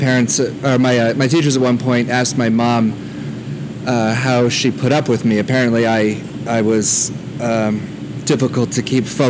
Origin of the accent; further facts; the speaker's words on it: California, United States; I grew up in Southern California. I was raised by my mom with my sister.